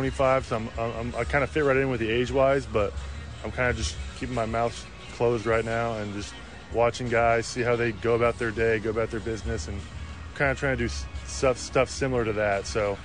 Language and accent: English; Oklahoma City, Oklahoma, United States; So I'm actually from Oklahoma City. I know Jeff Andrews from Edmond, but I'm from Oklahoma City, which is, you know, 5 minutes. But I had a fun childhood growing up there.